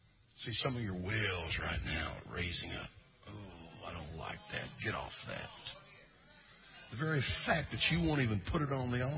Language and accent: English; Missouri, United States; I was raised in Missouri.